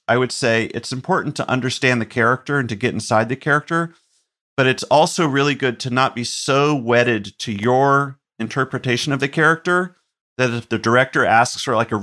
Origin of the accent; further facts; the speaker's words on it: Chapel Hill, North Carolina, United States; it's like a loose homage to the town I grew up in North Carolina, Chapel Hill, which is the UNC town.